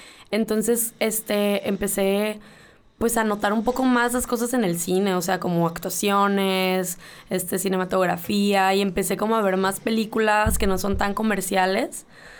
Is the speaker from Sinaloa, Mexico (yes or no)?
yes; Mazatlán, Sinaloa, Mexico; los dos somos de Mazatlán